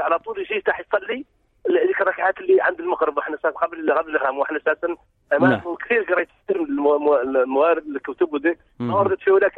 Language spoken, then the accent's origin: Arabic; Mauritania; أنا أساسا أقول لك إني مذهب مالكي أصلا من موريتانيا.